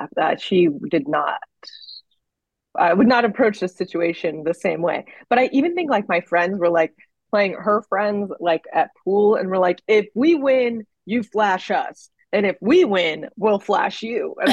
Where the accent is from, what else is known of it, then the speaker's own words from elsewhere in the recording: Florida, United States; now in Los Angeles, United States; I grew up in Florida. Like, I think maybe two times we ever went to like an evacuation station in Florida.